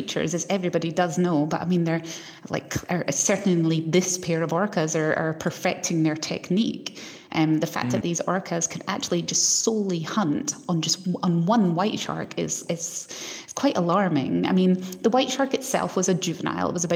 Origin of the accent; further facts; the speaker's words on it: Scotland, United Kingdom; There's been orcas that are attacking boats there, and that's my home country.